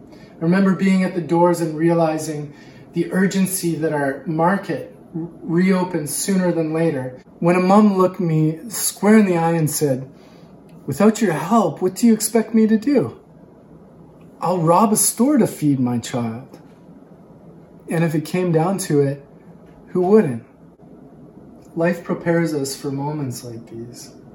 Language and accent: English; Victoria, British Columbia, Canada; I grew up here in Victoria.